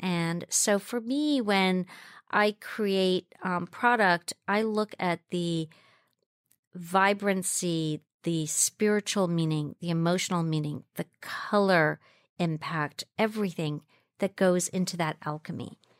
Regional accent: Jamaica; My story begins where I grew up in Jamaica, West Indies. I was born there. So I grew up in the Blue Mountains

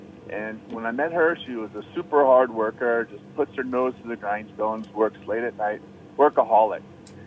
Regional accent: United States; I'm an American, and I'm working.

